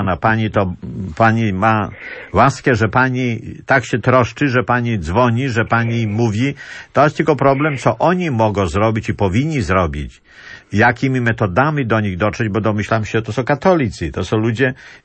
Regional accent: Płock, Masovian Voivodeship, Poland; ja z Płocka pochodzę

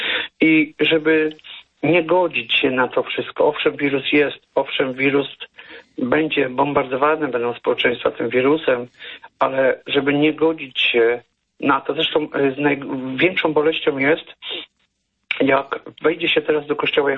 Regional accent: Subcarpathian Voivodeship, Poland; ja pochodzę z Podkarpacia, z Bieszczad.

